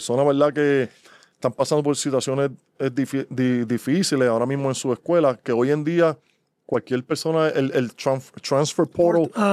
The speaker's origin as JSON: {"language": "Spanish", "town": "Carolina", "country": "Puerto Rico", "said": "Yo vengo de Carolina."}